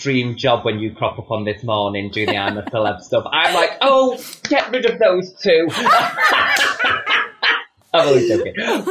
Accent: England, United Kingdom; accent: Northern; Like someone said this about my Northern accent.

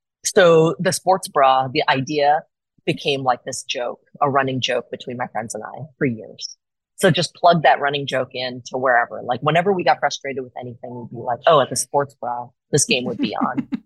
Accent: Portland, Oregon, United States; And Portland is my hometown. And it was getting like crapped on every day in the media.

